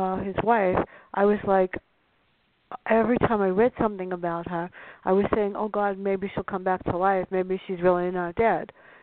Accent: Bronx, New York, United States; You know, growing up in the Bronx, you have to be more alert, especially the South Bronx like I did.

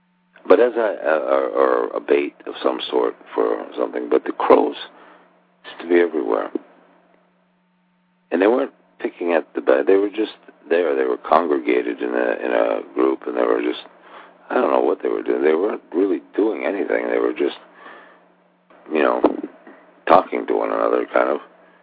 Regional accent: Maine, United States; But I was visiting Maine. I'm from Maine, and I was visiting Maine.

